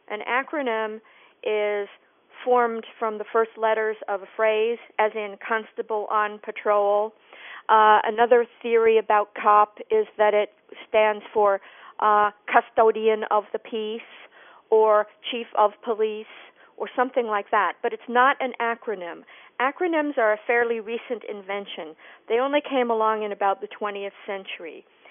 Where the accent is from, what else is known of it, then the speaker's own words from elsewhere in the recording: Des Moines, Iowa, United States; I remember it when I was growing up in Des Moines.